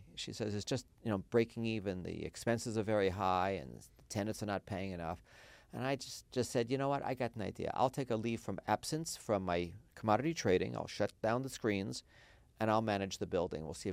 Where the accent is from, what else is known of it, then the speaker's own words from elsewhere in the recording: New York, United States; Okay, so as a New Yorker, I do love basketball the best, and I am a huge Knicks fan going back to when I was a child.